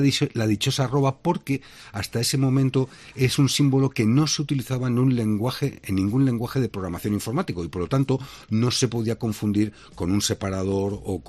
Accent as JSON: {"language": "Spanish", "country": "Spain", "said": "Bueno, como español y teniendo una ñ en mi apellido, te diría que para fastidiar"}